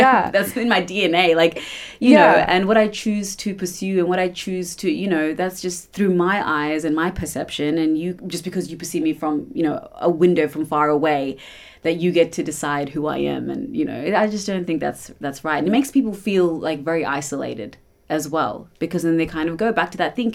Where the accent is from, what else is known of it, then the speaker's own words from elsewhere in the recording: Australia; I love my culture, but Australia, being Australian is very much a part of my culture as well, you know, because that's part of my identity, because I was brought up here.